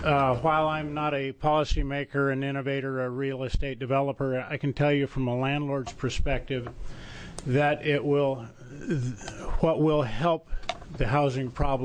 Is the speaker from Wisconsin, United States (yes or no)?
no; Portland, Oregon, United States; I'm a landlord from Portland.